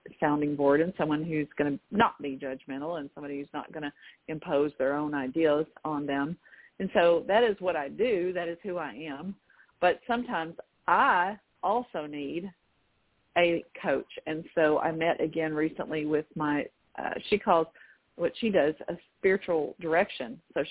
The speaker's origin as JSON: {"language": "English", "town": "Little Rock", "region": "Arkansas", "country": "United States", "tie": "born or raised there", "said": "see what was outside on the downtown streets of my hometown, Little Rock, you know, where I work near the state capitol building."}